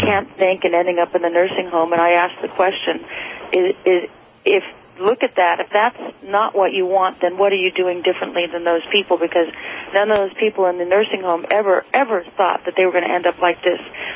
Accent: Ireland; Actually, I write, you know, because I'm Irish, and we Irish either drink or write.

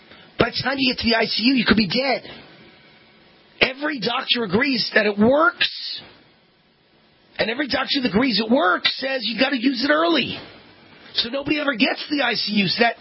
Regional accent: New York, United States; I'm a New Yorker. I'm Jewish. I took Christ as my Savior.

